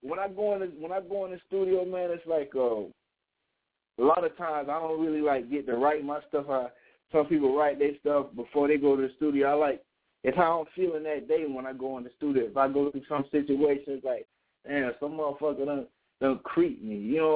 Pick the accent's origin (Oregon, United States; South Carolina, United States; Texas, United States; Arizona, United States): South Carolina, United States; Hardeeville; now in Fayetteville, United States; Well, right now I'm in Fayetteville, North Carolina, but I'm from Hardeeville, South Carolina. It's a little small little town.